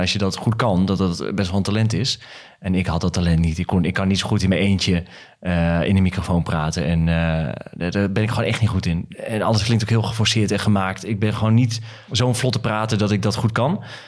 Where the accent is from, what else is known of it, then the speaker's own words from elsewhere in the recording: Emmen, Drenthe, Netherlands; moved away as an adult; now in Hilversum, Netherlands; Ik kwam inderdaad uit Emmen en 23 ging naar Hilversum. Daar ging ik wonen, ook om daar te kunnen werken.